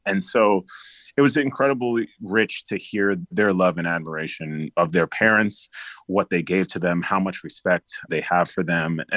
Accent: Bronx, New York, United States; born there; I know being born in the Bronx was so important for my father, literally where we were, like, my mom went into labor in Jersey and he like drove us to the Bronx

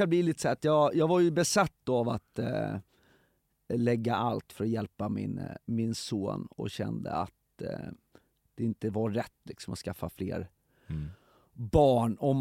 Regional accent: Stockholm, Stockholm County, Sweden; Alltså, jag växte upp i Hässelby och där var ju en period av när folk började snacka orten, slang

